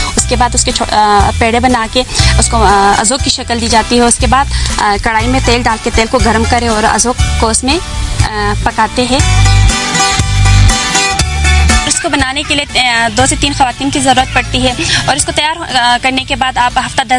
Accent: Skardu, Gilgit-Baltistan, Pakistan; اور میرا تعلق سکردو سے ہے.

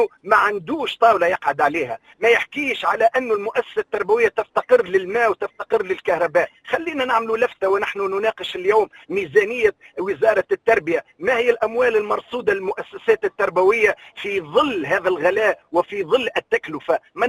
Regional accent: Tunisia; في نهاية المطاف وصمة عار في بالنسبة إلينا احنا كتونسيين أنه نوصل بالتعليم إلى هذه المرحلة

